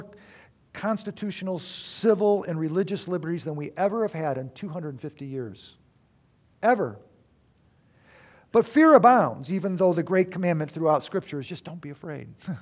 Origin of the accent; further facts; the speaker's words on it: Detroit, Michigan, United States; that's just for a little push for my hometown. That chair is the chair that Lincoln was shot in. And it resides in the Henry Ford Museum in Detroit.